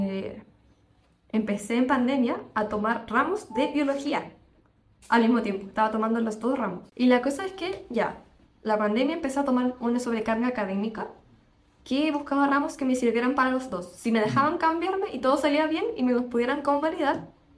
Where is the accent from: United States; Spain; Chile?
Chile; Porque yo soy de región, yo no soy de Santiago